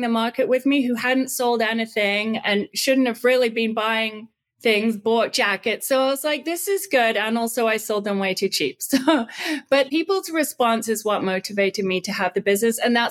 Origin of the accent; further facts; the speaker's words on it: Canada; I grew up in Canada, completely off the grid with no running water or electricity.